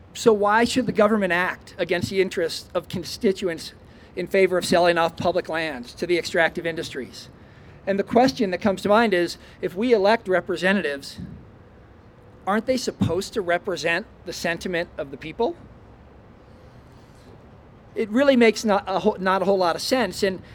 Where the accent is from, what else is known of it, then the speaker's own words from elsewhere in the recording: Missouri, United States; moved away as an adult; also born or lived in East Coast / Colorado; I grew up in Missouri hunting and fishing, spent about 10 years on the East Coast, worked in finance for a little bit, and then moved out to Colorado in 1989